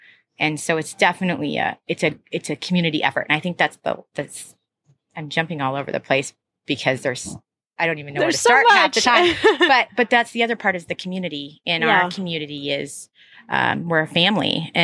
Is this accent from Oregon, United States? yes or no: yes; Troutdale, Oregon, United States; also born or lived in Portland; I was from Northeast Portland, but really grew up out in Troutdale.